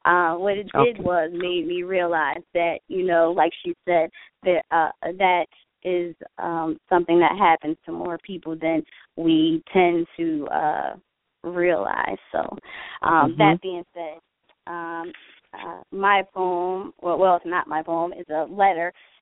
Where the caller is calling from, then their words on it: New Jersey, United States; from Jersey.